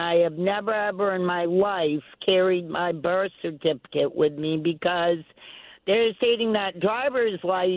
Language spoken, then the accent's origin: English; Michigan, United States; born there; And I was born in Michigan, so it would be hard for me to get mine.